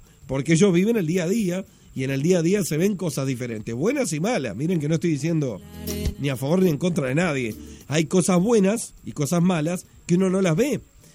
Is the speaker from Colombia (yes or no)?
no; Flores, Uruguay; now in Montevideo, Uruguay; si yo fuera a votar en mi ciudad natal, desde Montevideo, fuera a votar por un intendente en Flores